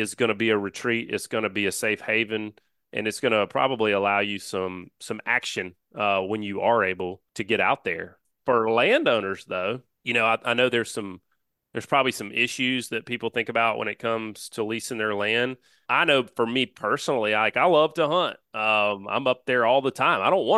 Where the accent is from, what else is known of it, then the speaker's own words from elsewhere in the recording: Southeast, United States; You know, growing up in the Southeast, we're used to leasing land. Like that's not a new thing down here.